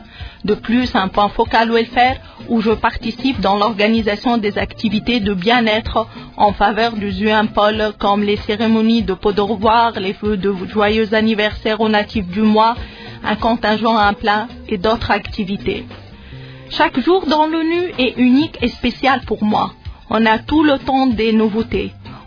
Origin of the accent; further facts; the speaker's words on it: Tunisia; un capitaine, je suis tunisienne de nationalité.